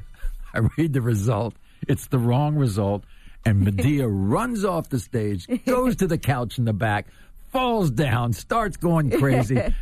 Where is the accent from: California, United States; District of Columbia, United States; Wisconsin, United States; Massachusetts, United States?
District of Columbia, United States; Washington; I grew up in Washington, D.C., so I'm kind of a local kid, and I've been around government most of my life.